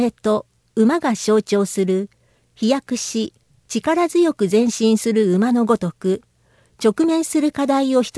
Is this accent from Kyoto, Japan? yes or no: yes; Kyoto, Japan; 令和8年の私たちの故郷である京都府のさらなる発展と